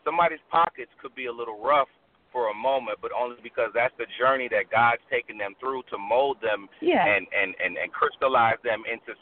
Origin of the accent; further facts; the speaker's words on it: New Jersey, United States; now in South Carolina, United States; Yeah, they everywhere though. I'm from Jersey.